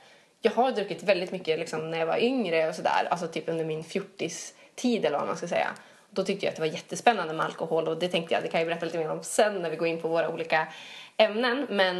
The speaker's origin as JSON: {"language": "Swedish", "region": "Norrland", "country": "Sweden", "said": "Jag kommer från Norrland."}